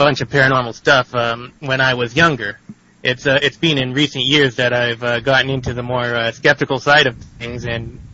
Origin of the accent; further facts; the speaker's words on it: Canada; I'm a Canadian, actually, born and raised Canadian. My father's from India.